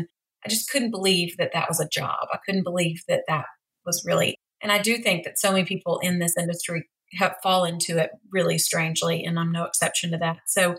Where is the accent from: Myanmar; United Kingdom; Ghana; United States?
United States; Memphis, Tennessee; I'm from Tennessee originally, from Memphis, Tennessee, and I went to the University of Arkansas in Fayetteville